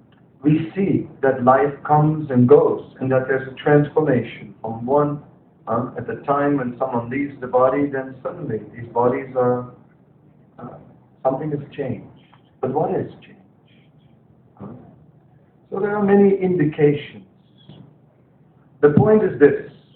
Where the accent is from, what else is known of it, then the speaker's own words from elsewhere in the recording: Netherlands; After all, I'm not from India, you know, I wasn't born in India. I'm from the Netherlands, and it's a very different kind of place.